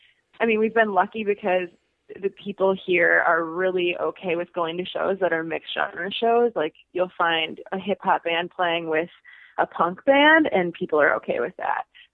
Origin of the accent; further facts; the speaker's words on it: Chaska, Minnesota, United States; I grew up in Chasco, which is right next to it.